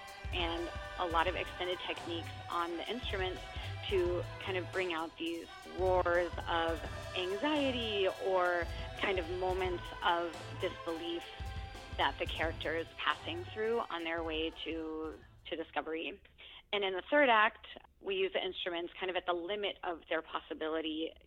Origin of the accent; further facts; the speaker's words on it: Tennessee, United States; beyond the teachers I had growing up in East Tennessee who were like super, super supportive.